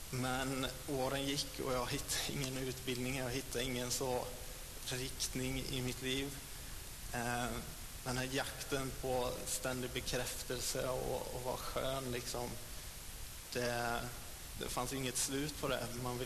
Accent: Tidaholm, Västra Götaland County, Sweden; Jag är uppvuxen i en kristen familj i Pingstkyrkan hemma i Tidaholm.

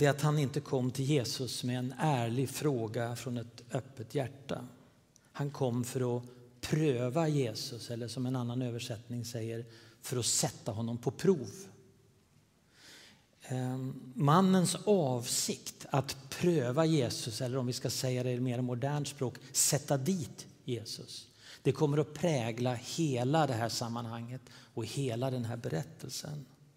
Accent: Uppsala, Uppsala County, Sweden; Jag är uppvuxen i Uppsala.

